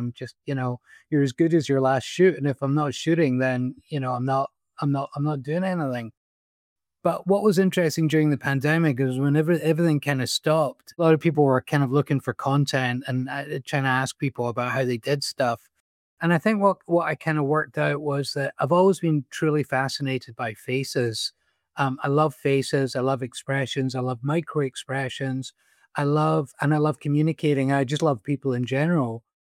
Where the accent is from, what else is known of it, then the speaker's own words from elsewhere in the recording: Scotland, United Kingdom; And I went, no, I am Scottish. I promise.